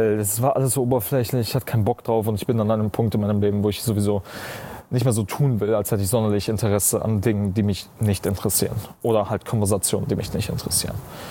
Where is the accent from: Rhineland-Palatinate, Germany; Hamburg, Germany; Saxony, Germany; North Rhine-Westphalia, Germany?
North Rhine-Westphalia, Germany; Düsseldorf; ich komme aus Düsseldorf.